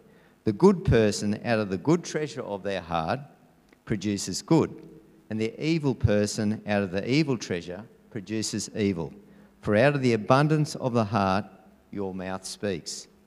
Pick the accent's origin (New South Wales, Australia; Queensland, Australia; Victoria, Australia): Queensland, Australia; which I must say, as a Queenslander, I'm thoroughly enjoying.